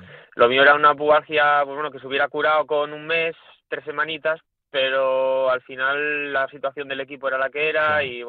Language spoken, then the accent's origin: Spanish; Asturias, Spain; moved away as an adult; salí de Asturias con 25 añitos, que costó porque, bueno, cuesta salir de aquí de Asturias